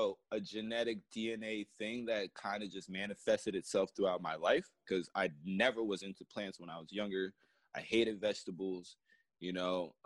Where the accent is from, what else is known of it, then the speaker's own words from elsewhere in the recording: Ghana; That's Ghana in West Africa. Yep. I know you guys are familiar, might not be, but I am Africa.